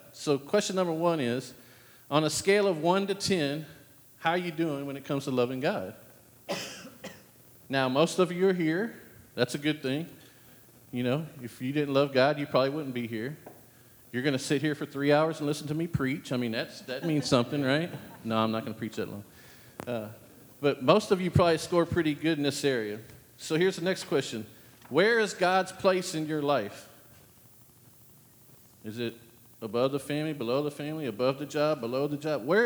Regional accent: Danbury, Connecticut, United States; I grew up in Danbury. That's as close as I'm getting.

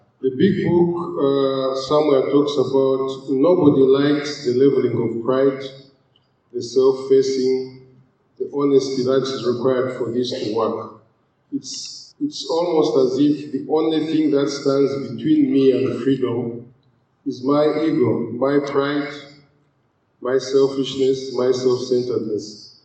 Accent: Uganda; I am from Uganda in East Africa.

